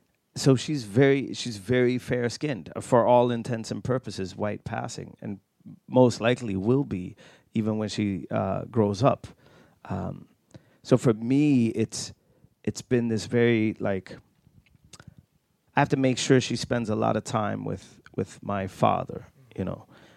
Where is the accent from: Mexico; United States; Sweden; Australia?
Sweden; Lund, Skåne; They're also a company founded in my hometown, Lund, which means a lot.